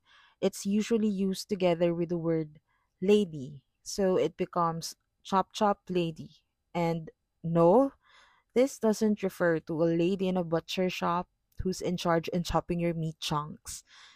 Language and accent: English; Manila, Metro Manila, Philippines; English is a second language; I grew up in Manila, so the language we use here is Filipino or the standardized Tagalog.